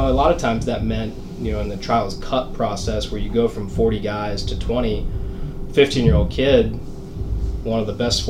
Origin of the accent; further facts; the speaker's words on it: Alabaster, Alabama, United States; I was from Alabaster, like you mentioned, a city about 30, 35 minutes away